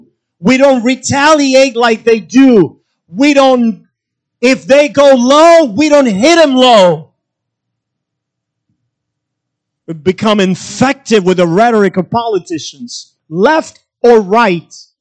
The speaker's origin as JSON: {"language": "English", "country": "Cuba", "tie": "born or raised there", "moved": "yes", "lives_now": "United States", "said": "So I grew up in Cuba and lived under it."}